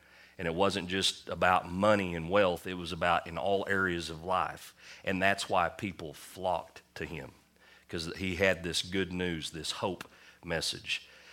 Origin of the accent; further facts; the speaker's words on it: Oklahoma, United States; Here in Western Oklahoma, we grew up in the Bible Belt, a lot of us did